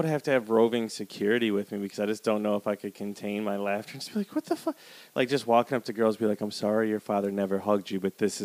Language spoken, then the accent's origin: English; Wisconsin, United States; I know that because I'm from Wisconsin, so we had Faygo soda